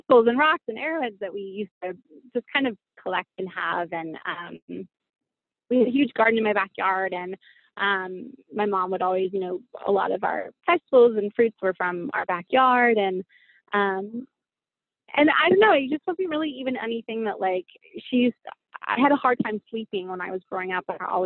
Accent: Utah, United States; and the fact that we're both from Utah

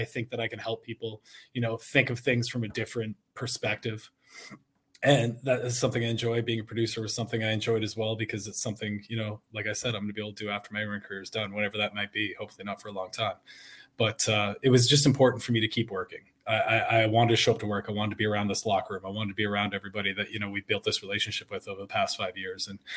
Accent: Canada; I take a lot of pride being a Canadian wrestler.

